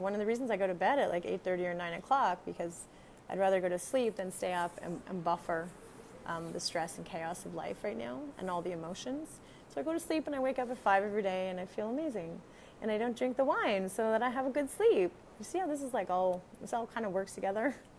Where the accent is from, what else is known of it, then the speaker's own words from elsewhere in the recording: Canada; moved away as an adult; now in Costa Rica; I'm a Canadian physical therapist, strength and fitness coach. And 6 years ago, I moved to Costa Rica when my kids were babies